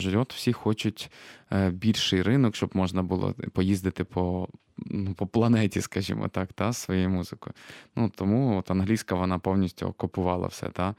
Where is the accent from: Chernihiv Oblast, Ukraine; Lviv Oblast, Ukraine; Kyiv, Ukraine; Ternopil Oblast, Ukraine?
Lviv Oblast, Ukraine; Lviv; Я знаю, я зі Львова